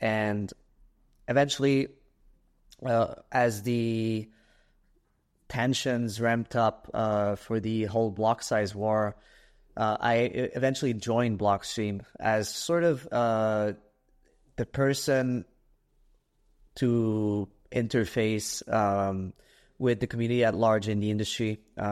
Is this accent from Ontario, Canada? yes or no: no; Quebec City, Quebec, Canada; I'm from Canada, small city. I mean, I'm from Quebec City, Canada.